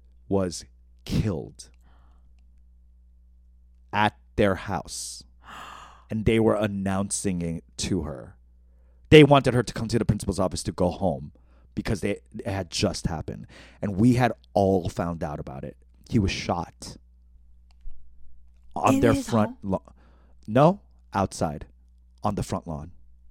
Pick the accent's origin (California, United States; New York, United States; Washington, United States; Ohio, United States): New York, United States; And because I think we grew up in New York, we're like, yeah, that's right.